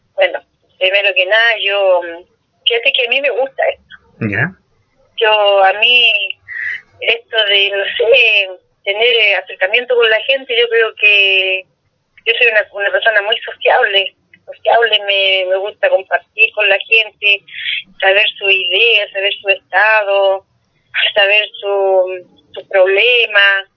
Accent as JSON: {"language": "Spanish", "country": "Chile", "said": "como ser humano, como ciudadanos chilenos"}